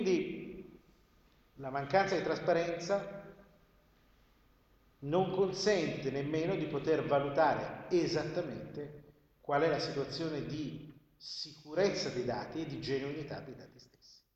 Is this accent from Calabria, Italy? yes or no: no; Grosseto, Tuscany, Italy; io vengo da Grosseto